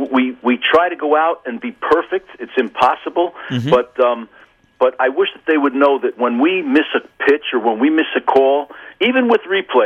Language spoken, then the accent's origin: English; New Jersey, United States; Well, I grew up in New Jersey, so I was a Yankee fan.